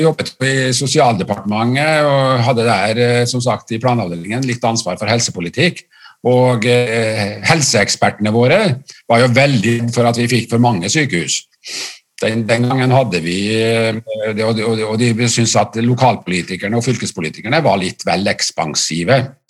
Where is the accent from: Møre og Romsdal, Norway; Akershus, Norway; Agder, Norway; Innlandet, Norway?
Møre og Romsdal, Norway; Kristiansund; det er klart at jeg er jo fra Kristiansund